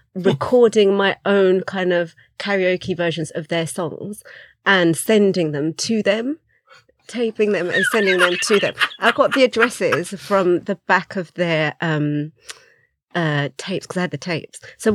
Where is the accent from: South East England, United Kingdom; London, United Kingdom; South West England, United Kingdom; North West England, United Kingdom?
South East England, United Kingdom; Oxford; growing up in Oxford, I had lots of friends, but I also was a bit of an outsider.